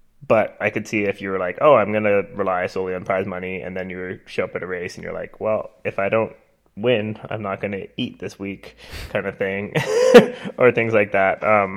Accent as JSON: {"language": "English", "country": "Canada", "said": "Well, basically we are Canadian, so, it would be, I guess we could get like special person's visas and like move to the US, but, we don't have them. So like we're in Canada."}